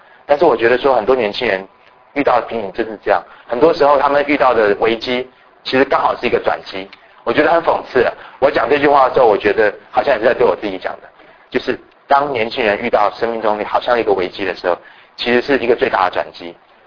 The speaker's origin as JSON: {"language": "Chinese", "country": "Taiwan", "tie": "born or raised there", "said": "我是在台湾出生长大。 然后基本上我的教育都在台湾完成的。我只有小时候，小学3年级到5年级中间这段时间在美国读"}